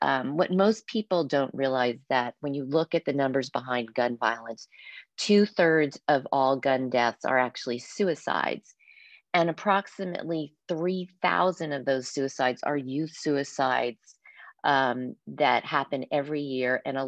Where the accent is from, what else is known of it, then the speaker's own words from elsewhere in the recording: Texas, United States; And I grew up in Texas, so I grew up around guns.